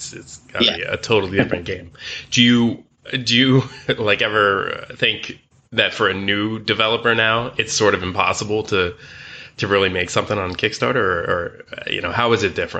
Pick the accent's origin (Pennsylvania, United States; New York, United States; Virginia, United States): Pennsylvania, United States; Philadelphia; Well, I'm from the Philly area, so it's a good chance for me to visit family and all of that.